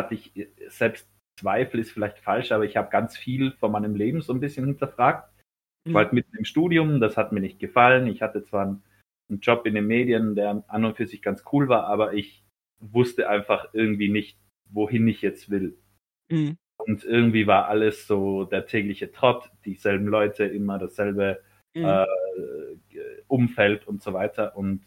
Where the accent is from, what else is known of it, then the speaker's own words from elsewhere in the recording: Tyrol, Austria; ich bin ja kein Deutscher, ich bin ja aus Österreich, ich komme ja aus Tirol